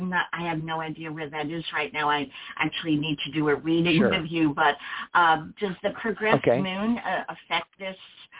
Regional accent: New York City, New York, United States; born there; The date of birth is May 14, 1953, and I was born in New York City, 9:58 a.m.

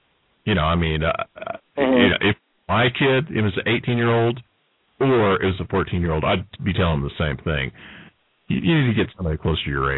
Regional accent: Texas, United States; You know, I'm also from Texas.

